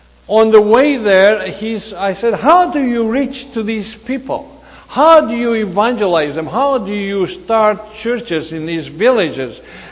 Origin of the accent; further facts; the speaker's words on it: Canada; And I said, Madam, hello, I'm from Canada.